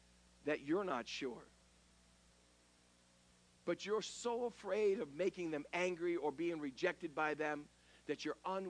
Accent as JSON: {"language": "English", "region": "New England", "country": "United States", "tie": "born or raised there", "said": "Well, I grew up in the New England area, and I used to work midnight to six shift at Mr. Donuts in Gardner, Massachusetts."}